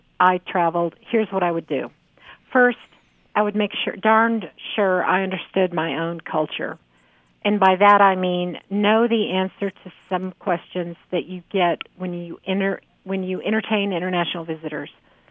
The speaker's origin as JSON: {"language": "English", "region": "California", "country": "United States", "tie": "born there", "said": "I was born in California, and my research assistant went to UC Santa Barbara."}